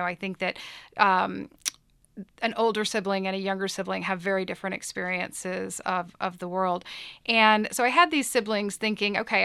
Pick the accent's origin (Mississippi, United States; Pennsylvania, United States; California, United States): Mississippi, United States; And at some point, I was in Mississippi, and which is where I grew up. I grew up in Mississippi.